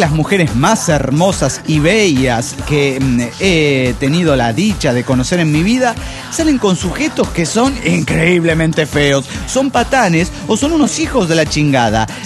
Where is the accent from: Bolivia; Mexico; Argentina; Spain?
Mexico; Mexico City; now in Chile; desde desde Chile, pero soy chilango